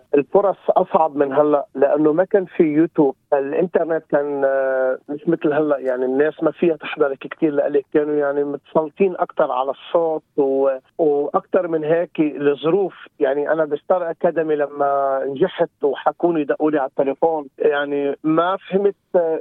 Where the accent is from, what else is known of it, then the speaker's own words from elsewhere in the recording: Beirut, Beirut Governorate, Lebanon; also born or lived in South Lebanon; أنا من الأصل من لبنان، من بيروت، ورجعنا نقلنا على جنوب لبنان، كان أيام حرب وهيك طلعنا على جنوب،